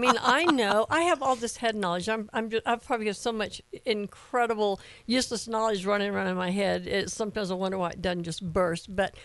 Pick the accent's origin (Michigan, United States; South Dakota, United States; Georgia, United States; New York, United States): Georgia, United States; Atlanta; I'm from Atlanta. You can't tell me.